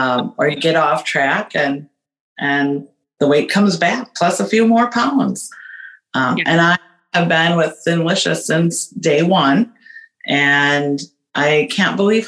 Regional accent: Wisconsin, United States; I am 55 years old. I'm from Wisconsin.

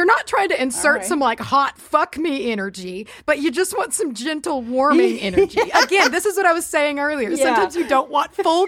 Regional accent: Texas, United States; I'm a Texan and I can handle about a 4 on a spice level.

